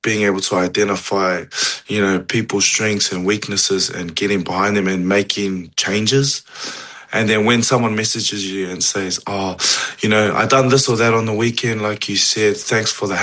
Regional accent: New Zealand; even sometimes I'm hoping Tonga gets upset against Kiwi, and I'm Kiwi.

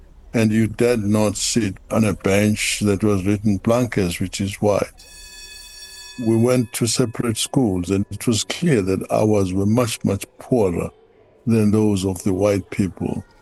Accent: Edendale, KwaZulu-Natal, South Africa; born there; I was born outside Pietermaritzburg, Edendale, which was a special place, by the way. It was formed by missionaries.

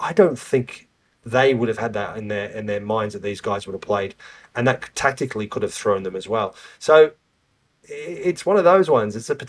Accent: Australia; any background, we're all Australian

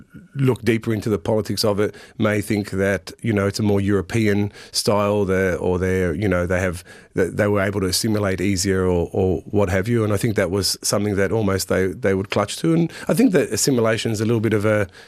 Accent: Australia; So growing up in Australia and being born in Australia, for me, I see the similarities more than the differences.

